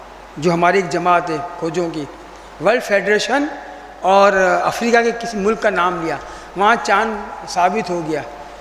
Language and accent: Urdu; Karachi, Sindh, Pakistan; ہماری شہر کراچی کی بات کر رہا ہوں